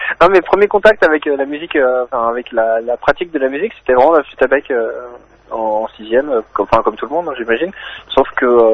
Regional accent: Grand Est, France; là d'où je viens, en Lorraine, on met souvent le ou la devant les prénoms des gens, donc on dit le Eddy, la Sophie, etc. Enfin, pas moi, hein, mais ça se pratique un peu, et du coup, c'était pour revendiquer un peu mon identité lorraine

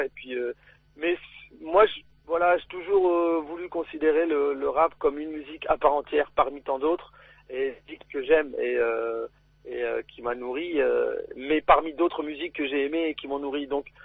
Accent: France; on est nés en France, on a grandi en France.

